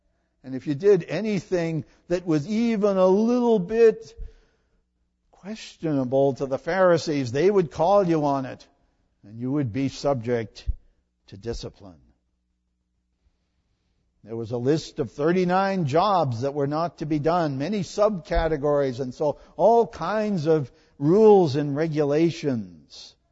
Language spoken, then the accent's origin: English; Massachusetts, United States; And I can remember in my hometown in Massachusetts, there was a Jewish community around where we lived.